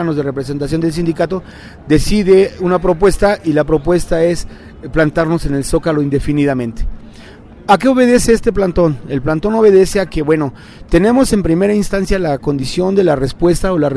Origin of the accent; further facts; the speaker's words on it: Mexico; Y nosotros ahí, como mexicanos electricistas, nos damos por satisfechos